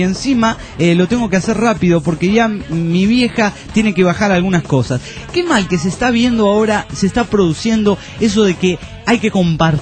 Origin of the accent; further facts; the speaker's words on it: Argentina; y eso que soy argentino